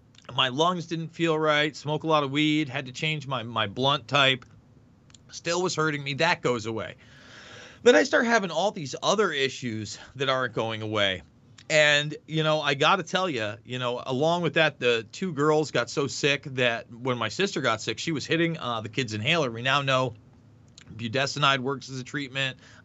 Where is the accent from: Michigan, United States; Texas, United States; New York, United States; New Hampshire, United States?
New York, United States; now in Iowa, United States; I moved from New York to Iowa. I was an upstate guy